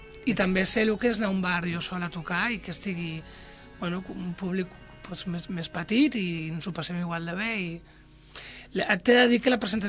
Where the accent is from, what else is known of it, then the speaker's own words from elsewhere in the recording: Barcelona, Catalonia, Spain; com dic el meu barri, que es diu el barri de Gràcia